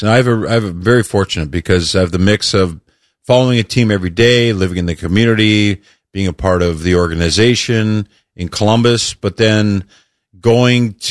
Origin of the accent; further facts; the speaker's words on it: Canada; I enjoy getting back to Canada. I'm a Canadian